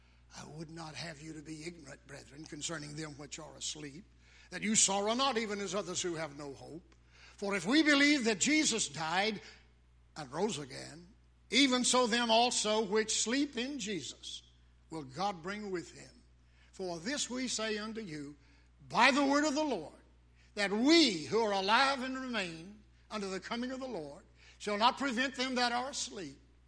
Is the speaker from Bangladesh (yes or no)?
no; Danville, Virginia, United States; I go to yonder cemetery in my hometown, Danville, Virginia.